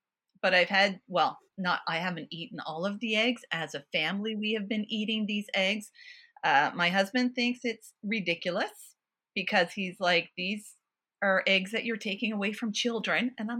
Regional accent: Newfoundland and Labrador, Canada; I was born in Labrador City, Labrador, but raised in Newfoundland on the West Coast by my mother and my grandmother.

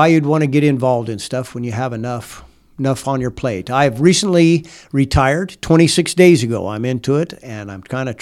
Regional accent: Dayton, Wyoming, United States; Well, I was born and raised in Dayton, Wyoming. I have raised my four children there.

